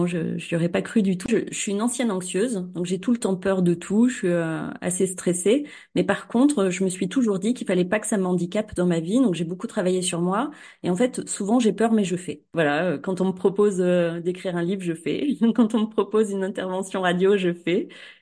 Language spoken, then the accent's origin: French; Cournon-d'Auvergne, Auvergne-Rhône-Alpes, France; À Clermont-Ferrand, à Cournon d'Auvergne. Donc voilà, c'est un petit coin bien sympathique.